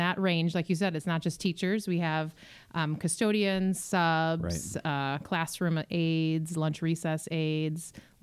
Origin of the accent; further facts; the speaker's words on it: Crystal Lake, Illinois, United States; I was born and raised in Crystal Lake, and so I attended Crystal Lake School District.